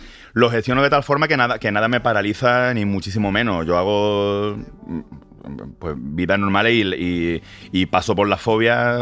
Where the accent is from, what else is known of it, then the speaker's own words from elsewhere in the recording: Málaga, Andalusia, Spain; Es que yo nací ya con eso. Es que soy de Málaga.